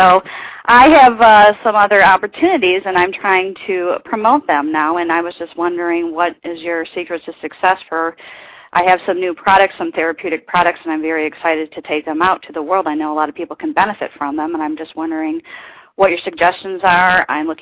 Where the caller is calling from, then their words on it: Hawaii, United States; I'm calling from Hawaii.